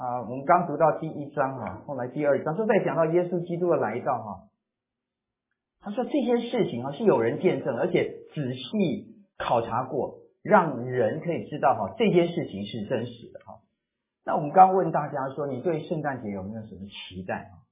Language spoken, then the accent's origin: Chinese; China; 我不是犹太人，我没有期待弥赛亚一定要来，那么更没有期待说以色列的安慰者来到，以色列的安慰者跟我们中国人没有太大的关系。